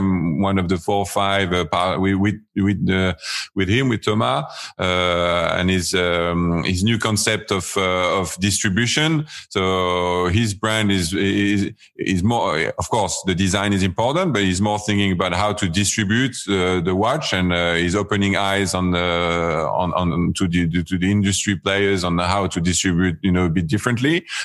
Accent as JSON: {"language": "English", "country": "France", "tie": "born or raised there", "second_language": "English", "said": "We all know Leap, growing up in France."}